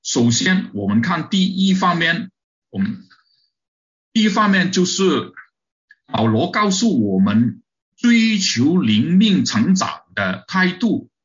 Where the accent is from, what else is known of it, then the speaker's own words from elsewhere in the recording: China; now in Canada; 我们从中国来的弟兄姐妹大部分都是知识分子